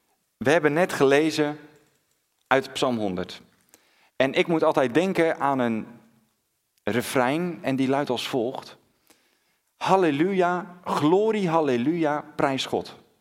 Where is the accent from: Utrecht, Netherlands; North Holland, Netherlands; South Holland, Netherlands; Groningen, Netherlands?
South Holland, Netherlands; Katwijk; En ik ben zelf geboren en getogen in Katwijk. Katwijk aan Zee.